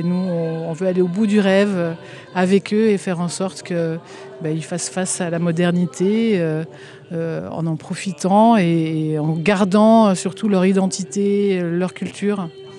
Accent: Saint-Gervais, Auvergne-Rhône-Alpes, France; parce que je suis originaire de Saint-Gervais.

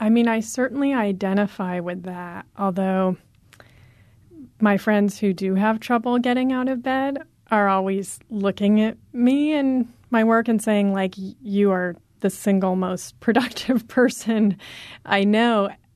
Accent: Berkeley, California, United States; now in Portland, United States; I grew up in Berkeley, like actually a bigger, in a way, more complex city.

